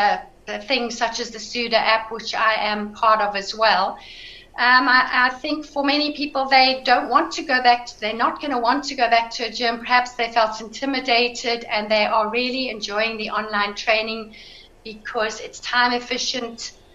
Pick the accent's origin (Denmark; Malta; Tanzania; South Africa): South Africa; now in United Kingdom